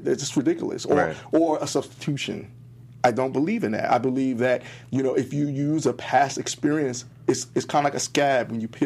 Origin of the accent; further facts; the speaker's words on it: New York, United States; I mean, I'm from New York, so the people who I hang around, they're all theatrical and theater-based actors.